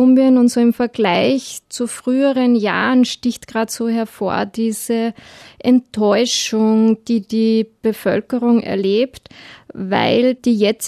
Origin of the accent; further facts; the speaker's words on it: Austria; Ich bin in Österreich aufgewachsen.